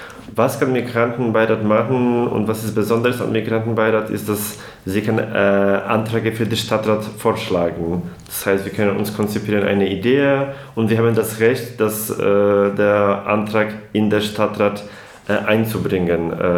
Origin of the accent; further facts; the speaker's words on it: Poland; now in Leipzig, Germany; Also ich komme zum Beispiel aus Polen, aber ich bin auch sehr aktiv in queerer migrantischer Community in Leipzig.